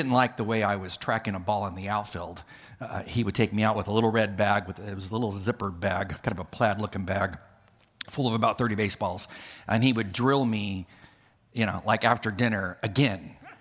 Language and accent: English; California, United States; I'm from California, so my dad was a major Dodger fanatic.